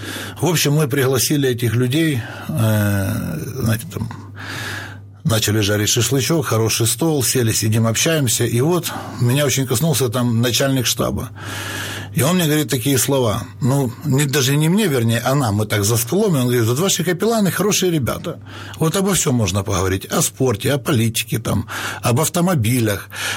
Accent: Khmelnytskyi, Khmelnytskyi Oblast, Ukraine; now in Moscow, Russia; Было время, уехал, я сам родом из Хмельницкого, уехали в Москву с единомышленниками.

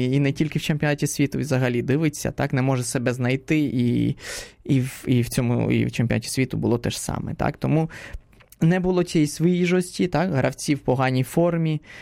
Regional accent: Spain; Ukrainian is a second language; Я як іспанець поставив би Іспанію.

